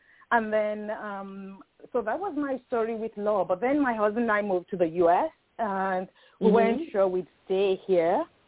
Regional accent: Nigeria; growing up in Nigeria, it was maybe a bit less, it was less defined, just a little.

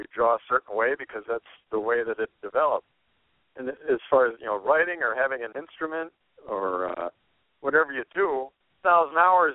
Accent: Milwaukee, Wisconsin, United States; as far as I know, I'm from Milwaukee.

